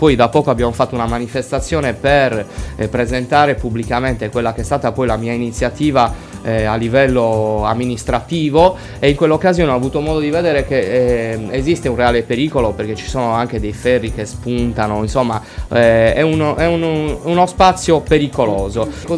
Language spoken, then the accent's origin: Italian; Cagliari, Sardinia, Italy; Io da cagliaritano, prima ancora che da amministratore, da appassionato di sport, conoscevo già il problema